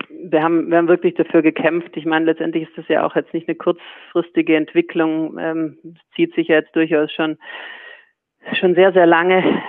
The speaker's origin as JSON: {"language": "German", "town": "Bad Waldsee", "region": "Baden-Württemberg", "country": "Germany", "said": "Aulendorf liegt im Oberschwäbischen. Ich komme aus der Bodenseer Region, aus Bad Waldsee genauer gesagt."}